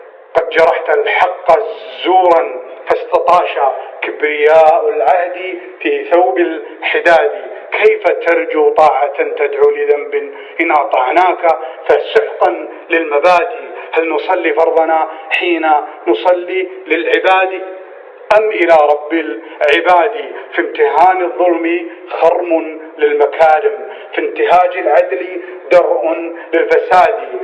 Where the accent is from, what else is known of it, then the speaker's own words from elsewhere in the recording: Qatar; أنا مواطن قطري مسجون عند حكومتي وفي بلدي